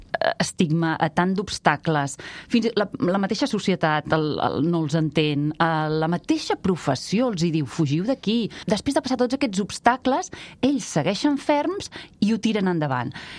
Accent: Torroella de Fluvià, Catalonia, Spain; born there; jo ja sóc de poble, jo vaig néixer a Torroella Fluvià, que és un poblet de l'Alt Empordà, en un veïnat molt petit que es diu Sant Tomàs de Fluvià

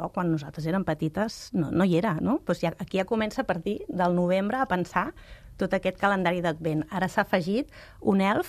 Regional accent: Sabadell, Catalonia, Spain; Tota la meva família és de Sabadell, jo soc de Sabadell.

